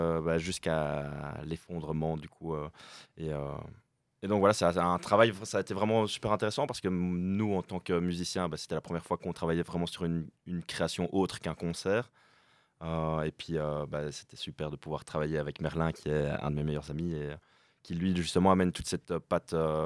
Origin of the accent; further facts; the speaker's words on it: Brussels, Belgium; now in Liège, Belgium; moi je viens de Bruxelles à la base, mais ça fait 5 ans que je vis à Liège.